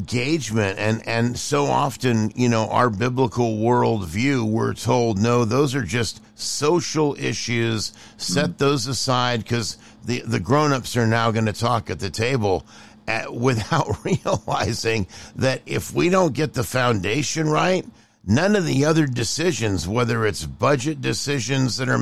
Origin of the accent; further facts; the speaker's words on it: San Leandro, California, United States; also born or lived in Modesto / Texas; I was on the school site council in Modesto, California, before we're in Texas now. But I grew up in the Bay Area. I grew up in San Leandro. And then joined the Air Force, and that's what got me to Texas to begin with.